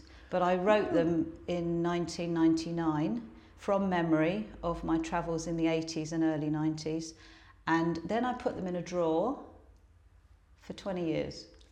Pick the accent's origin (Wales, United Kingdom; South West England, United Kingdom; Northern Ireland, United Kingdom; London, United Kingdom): London, United Kingdom; I grew up in London. My whole life is London. I'm a Londoner.